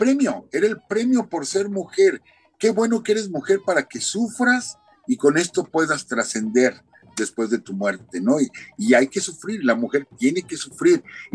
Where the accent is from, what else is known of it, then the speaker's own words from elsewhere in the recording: Cotija, Michoacán, Mexico; Yo soy de Michoacán, soy de un pequeño pueblo de Michoacán que se llama Cotija, y Cotija está al pie de una ladera.